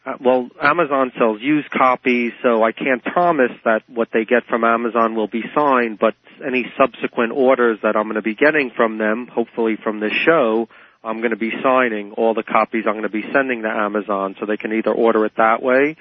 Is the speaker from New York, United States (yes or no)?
yes; Brooklyn, New York, United States; I'm from Brooklyn.